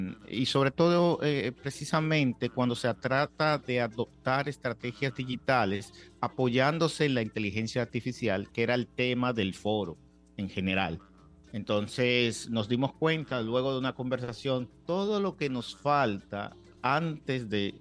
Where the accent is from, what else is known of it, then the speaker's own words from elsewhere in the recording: Dominican Republic; por nuestra inclinación como dominicanos hacia el béisbol o los deportes y la política.